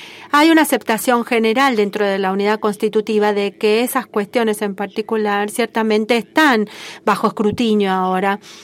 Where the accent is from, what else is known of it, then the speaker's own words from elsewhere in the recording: Romania; Yo soy de Rumania.